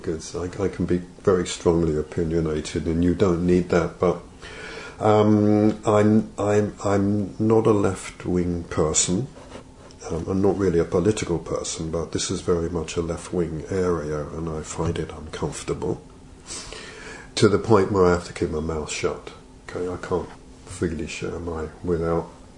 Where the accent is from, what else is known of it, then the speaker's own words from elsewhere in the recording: Lewisham, London, United Kingdom; now in Canada; I'm from southeast London, a place called Lewisham, Catford area, a bit like the EastEnders television programme. And I always refer to it as the wrong side of the river. And I came to Canada